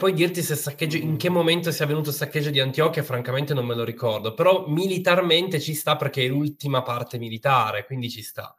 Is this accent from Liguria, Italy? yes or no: no; Piedmont, Italy; Allora, io sono piemontese. E noi piemontesi abbiamo uno dei pochi detti legato